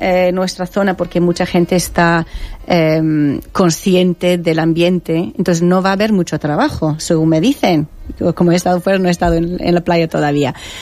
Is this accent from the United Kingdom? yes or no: yes; England, United Kingdom; Spanish is a second language; Yo soy inglesa, creo que soy la única inglesa.